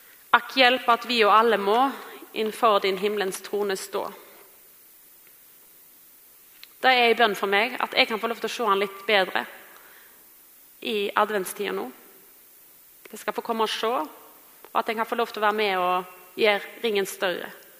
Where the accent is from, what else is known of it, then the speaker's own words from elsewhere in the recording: Vestland, Norway; hjemme på Vestlandet, for vi pleier ofte å ta en tur der i jul